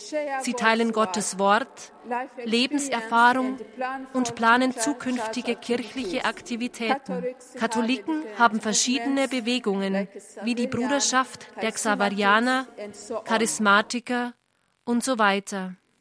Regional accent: Rwanda; Ich komme aus Ruanda, einem Land, das wegen seiner wunderschönen Berge, Flüsse, Seen, Wälder, Nationalparks und anderer interessanter Orte als Land der tausend Hügel bezeichnet wird.

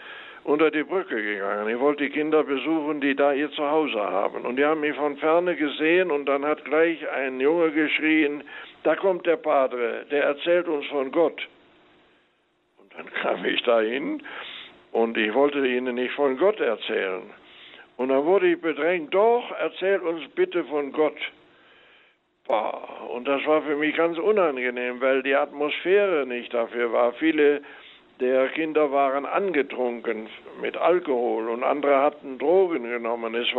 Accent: Rhineland, Germany; born there; Mal so gesagt, ich bin geborener Rheinländer.

